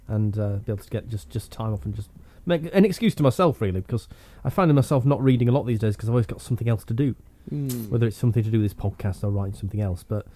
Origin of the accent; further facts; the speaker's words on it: England, United Kingdom; I, of course, didn't go and see Santa Claus because I'm English.